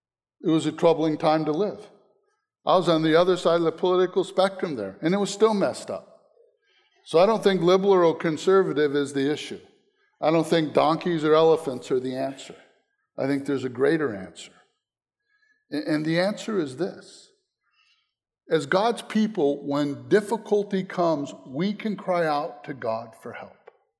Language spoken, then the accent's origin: English; Northeast, United States; I can remember growing up in the Northeast, and we had this hunting cabin